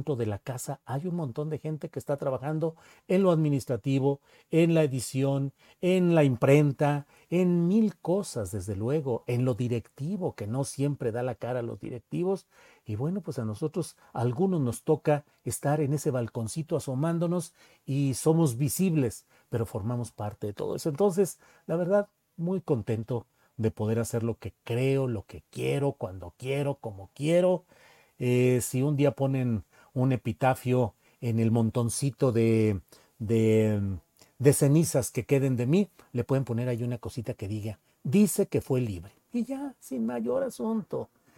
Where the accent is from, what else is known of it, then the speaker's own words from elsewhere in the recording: San Luis Potosí, Mexico; now in Mexico City, Mexico; cuando yo salí de San Luis Potosí y rumbo a la Ciudad de México para buscar incorporarme al periodismo nacional